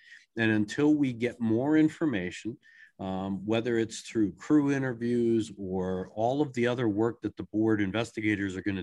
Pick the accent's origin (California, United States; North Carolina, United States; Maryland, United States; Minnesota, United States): Maryland, United States; It wasn't that far away. I grew up in Maryland.